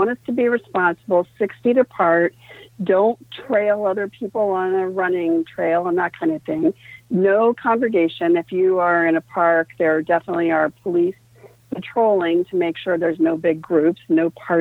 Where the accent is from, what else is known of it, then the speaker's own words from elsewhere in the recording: New York, United States; So it really, as a New Yorker, it breaks my heart to see what's going on.